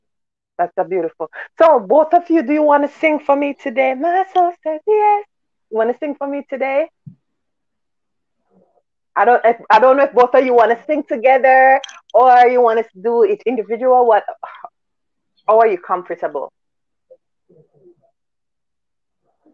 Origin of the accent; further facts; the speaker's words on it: St. Ann's Bay, Saint Ann, Jamaica; I'm from St. Anne's Bay! I'm from St. Anne's Bay as well.